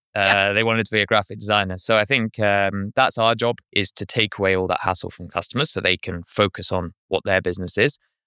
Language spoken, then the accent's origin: English; United Kingdom; now in New Zealand; I'm British